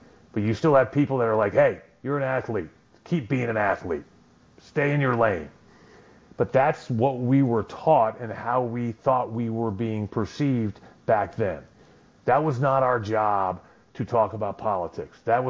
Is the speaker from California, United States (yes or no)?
no; Florida, United States; I grew up in Florida, came from a public school.